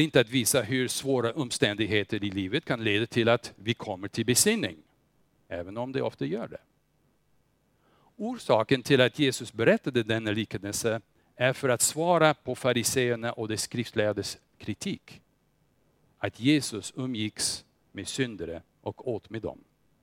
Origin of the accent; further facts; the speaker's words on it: Småland, Sweden; Vi är inte dumma. Vi är ju smålänningar.